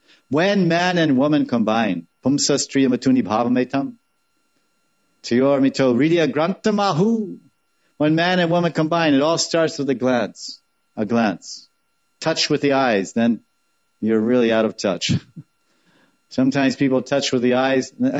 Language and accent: English; United States; But I'm an American from 60 years.